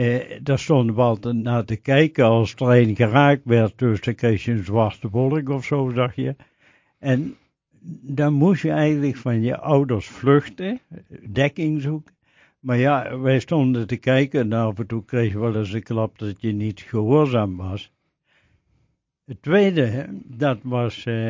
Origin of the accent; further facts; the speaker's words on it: Baarlo, Limburg, Netherlands; Nou, ik ben geboren in Baarlo. Dat ligt heel dicht bij Venlo in Limburg. En daar ben ik 36 jaar ben ik daar opgegroeid. Van alles gedaan. En eigenlijk in 73 januari ben ik naar Noordwijk verkast.